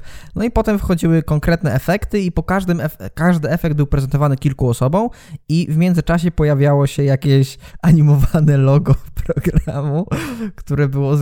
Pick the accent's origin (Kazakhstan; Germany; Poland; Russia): Poland; Ziębice, Lower Silesian Voivodeship; my jesteśmy z małego miasta, to od razu warto tutaj zrobić autoreklamę. Jesteśmy z Ziębic. To jest mała miejscowość, mała gmina w województwie dolnośląskim, w powiecie ząbkowickim.